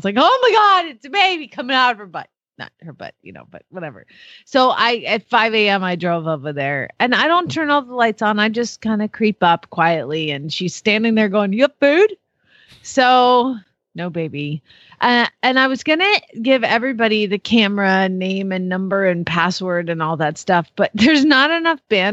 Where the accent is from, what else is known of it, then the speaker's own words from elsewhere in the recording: Phoenix, Arizona, United States; from Phoenix, Arizona